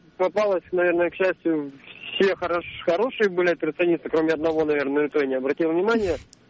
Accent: Chelyabinsk, Chelyabinsk Oblast, Russia; я из Челябинска.

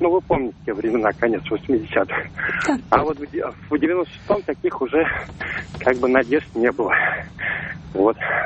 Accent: Moscow, Russia; я из Москвы.

